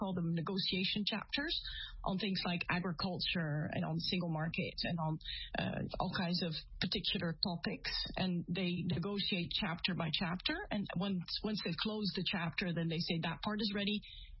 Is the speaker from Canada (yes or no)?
yes; Canada; I mean, I'm from Canada, right? So I live in Canada at this time.